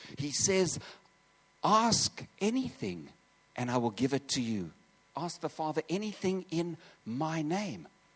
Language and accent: English; South Africa; I come from South Africa.